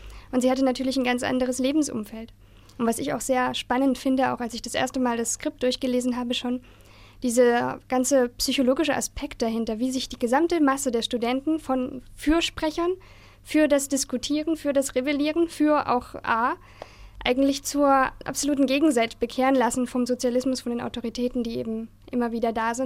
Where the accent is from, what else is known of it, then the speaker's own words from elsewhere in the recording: Bad Salzungen, Thuringia, Germany; Nein, ich komme aus Südthüringen, also Bad Salzungen.